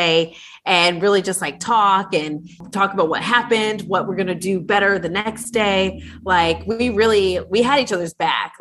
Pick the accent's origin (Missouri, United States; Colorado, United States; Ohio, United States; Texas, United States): Ohio, United States; I'm from Ohio, we're huggers.